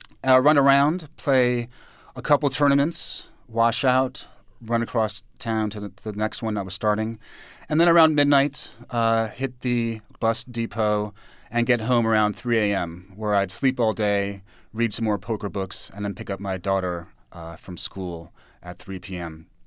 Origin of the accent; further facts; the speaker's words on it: New York, United States; I think maybe just growing up in New York in, terrible 1970s New York that was dirty, covered in graffiti, garbage strewn everywhere, vehicles on fire, maybe not that bad.